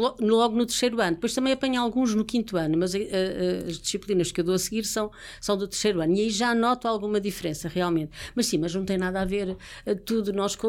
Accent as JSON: {"language": "Portuguese", "town": "Pombal", "region": "Leiria", "country": "Portugal", "said": "tem uma ligação maior à minha terra, que sou de Pombal"}